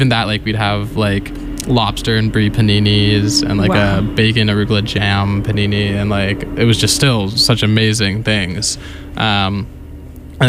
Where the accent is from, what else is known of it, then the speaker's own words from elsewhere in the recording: California, United States; I am from Southern California, missing the sunshine today as it snows on a spring day.